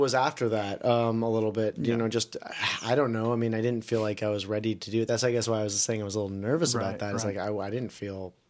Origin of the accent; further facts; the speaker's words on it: Portland, Oregon, United States; also born or lived in California; They moved to California, and then I grew up mainly in Portland, Oregon.